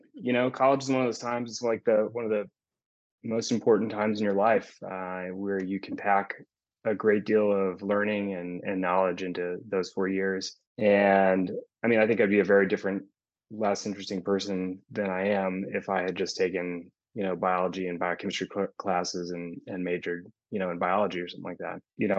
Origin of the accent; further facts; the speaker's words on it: Dallas, Texas, United States; I came back to Dallas to go to medical school at UT Southwestern and spent 4 years there, back in my hometown.